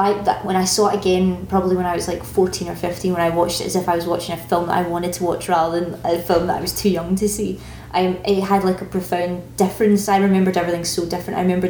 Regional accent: Glasgow, Scotland, United Kingdom; I'm not from Edinburgh, I'm from Glasgow

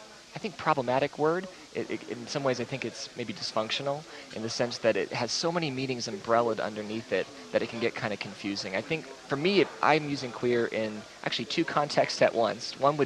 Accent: Colorado, United States; also born or lived in Texas; growing up in Colorado and Texas, growing up as a queer country boy in Colorado and Texas

